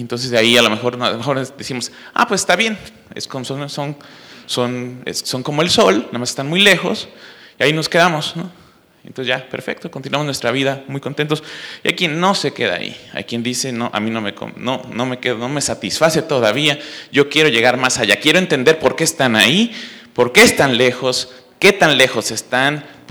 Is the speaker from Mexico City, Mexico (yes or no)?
yes; Mexico City, Mexico; Yo siendo nací en el Distrito Federal, en lo que es la Ciudad de México, y entonces a mí las estrellas era algo que veía yo en la televisión cuando era muy pequeño